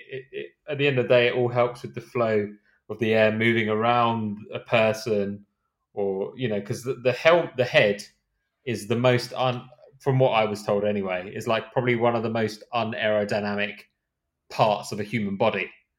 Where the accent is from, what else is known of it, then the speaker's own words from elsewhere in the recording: United Kingdom; Like, I kind of feel like I'm as a British person who's done it, I'm like, yeah, it's kind of cool.